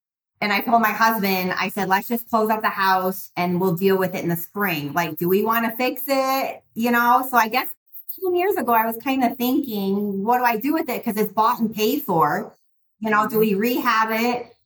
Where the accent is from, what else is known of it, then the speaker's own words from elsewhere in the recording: Burbank, Illinois, United States; So I'm originally from Illinois.